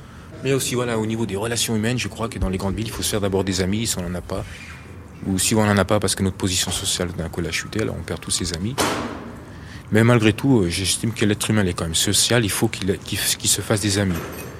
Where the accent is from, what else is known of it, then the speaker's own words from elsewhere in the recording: Auvergne-Rhône-Alpes, France; now in Paris, France; il y a un mois que je suis à Paris, parce que mon père il m'a mis à la porte, je viens de Haute-Savoie